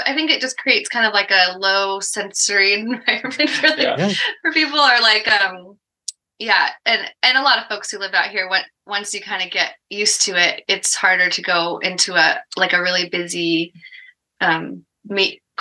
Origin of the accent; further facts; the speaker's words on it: Oregon, United States; also born or lived in Bay Area; So, well, we both kind of basically grew up in Oregon, but we were down in the Bay Area, for about 5 years for Nathan to go to grad school at UC Berkeley.